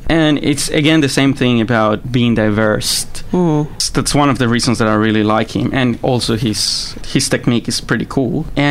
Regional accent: Colombia; now in Australia; I'm from Colombia.

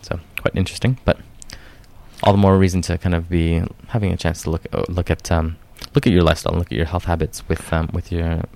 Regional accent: Montreal, Quebec, Canada; held in my hometown of Montreal, Canada

